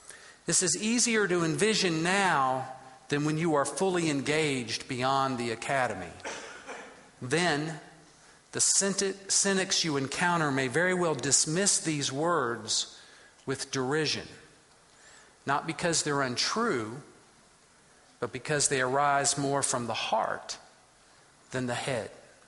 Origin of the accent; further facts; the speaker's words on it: Wilmore, Kentucky, United States; I'm from Wilmore. I grew up here. I return with some frequency